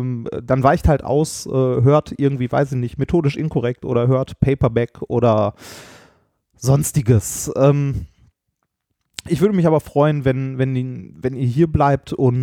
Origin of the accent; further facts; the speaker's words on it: North Rhine-Westphalia, Germany; Wir kommen aus dem Pott